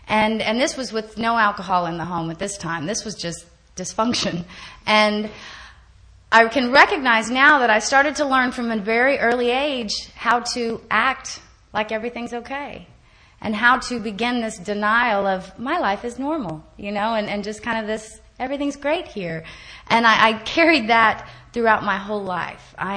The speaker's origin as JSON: {"language": "English", "region": "Texas", "country": "United States", "said": "But I'm from Texas, and I come from a normal dysfunctional home, whatever you want to call it."}